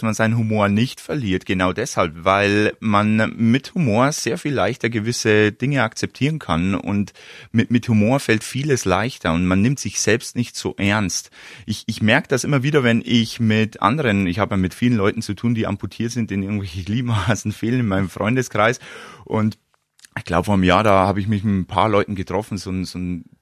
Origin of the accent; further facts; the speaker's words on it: Wolnzach, Bavaria, Germany; da gibt's einen Lauf bei mir in Wollenzach, in meinem Heimatort